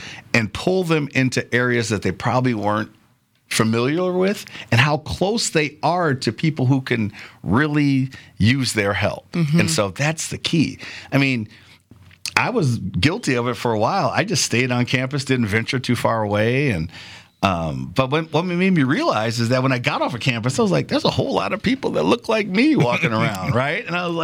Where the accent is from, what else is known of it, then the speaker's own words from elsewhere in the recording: Chicago, Illinois, United States; now in Milwaukee, United States; When you are a transplant, because I'm originally from Chicago.